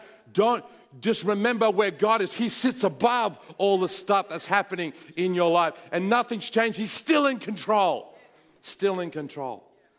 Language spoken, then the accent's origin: English; Sydney, New South Wales, Australia; I grew up in Sydney. I know the area very well where I was driving.